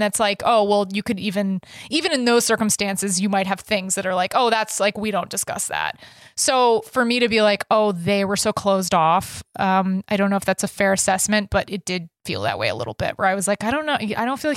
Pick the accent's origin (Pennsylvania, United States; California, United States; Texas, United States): Texas, United States; When I was growing up, because I grew up in Texas, my dad's from Texas, my mom's from New Jersey